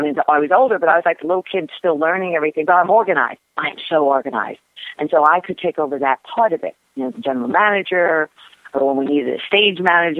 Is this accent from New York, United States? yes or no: no; Pennsylvania, United States; I grew up outside Philadelphia in a theater of the Round there